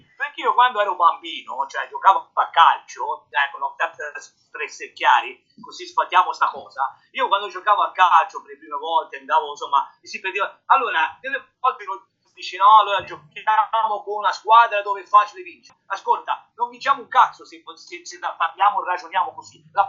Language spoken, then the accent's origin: Italian; Livorno, Tuscany, Italy; io sono toscano, sono livornese